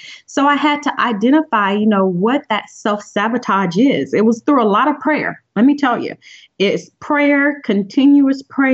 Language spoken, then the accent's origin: English; the South, United States; I grew up in the South. I grew up in the South where we eat rich foods, you know, rich foods that taste good.